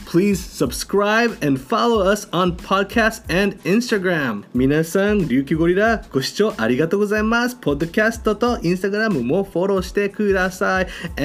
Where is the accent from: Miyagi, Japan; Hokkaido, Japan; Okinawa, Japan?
Okinawa, Japan; Onna; オナソンの駅、俺もう地元だけど